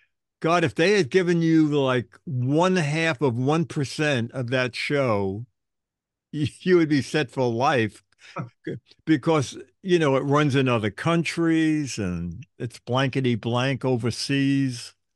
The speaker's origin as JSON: {"language": "English", "town": "New York City", "region": "New York", "country": "United States", "tie": "born there", "said": "I was born in Brooklyn and I live in Manhattan."}